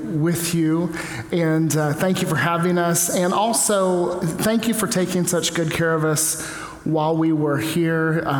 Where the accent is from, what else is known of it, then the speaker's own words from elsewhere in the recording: the South, United States; accent: Southern; And I was like, what cutesy Southern thing, my accent? And she's like, yes, it will stop. And I don't think I've spoken with a Southern accent since then.